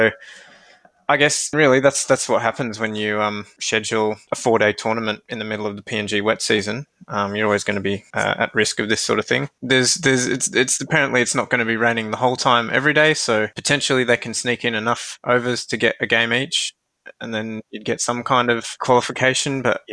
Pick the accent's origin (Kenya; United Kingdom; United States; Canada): Canada; as a Canadian